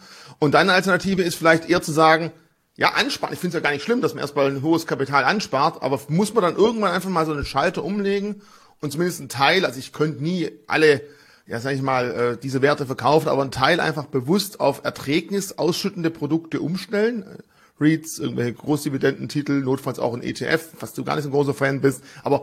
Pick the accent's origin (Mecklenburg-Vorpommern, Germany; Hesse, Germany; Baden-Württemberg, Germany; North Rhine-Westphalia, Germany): Baden-Württemberg, Germany; als Schwabe, ich habe auch ein Haus gebaut